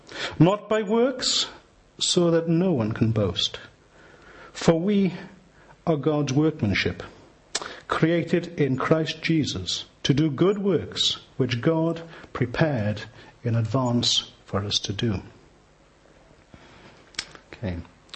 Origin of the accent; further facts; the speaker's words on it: Swansea, Wales, United Kingdom; You can probably hear I'm not English. Just pray you won't hold that against me. But I'm originally from a little place called Swansea.